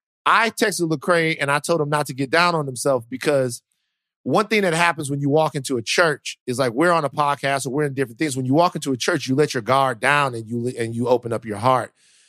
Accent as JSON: {"language": "English", "region": "the South", "country": "United States", "said": "I'm from the South."}